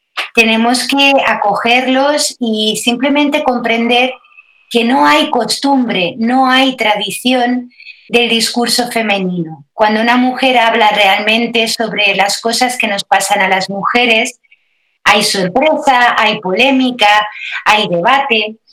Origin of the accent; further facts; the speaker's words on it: Balearic Islands, Spain; Y soy de Mallorca